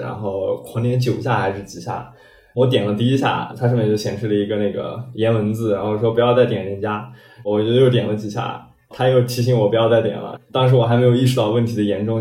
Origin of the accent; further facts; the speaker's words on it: Tianjin, China; 是来自天津的一名医学生，今年23岁。